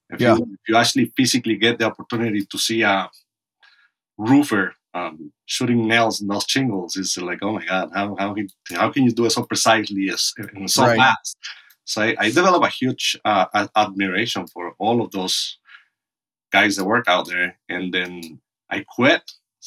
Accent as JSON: {"language": "English", "country": "Costa Rica", "tie": "born or raised there", "second_language": "English", "said": "I'm from Costa Rica."}